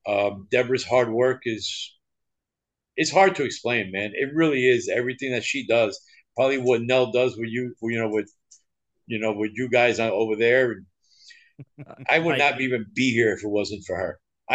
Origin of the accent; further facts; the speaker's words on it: New York, United States; also born or lived in New Jersey / Miami; now in Pensacola, United States; It's growing up in New York, New Jersey, and being in Miami for 30 years, that city life, it's always been in my system.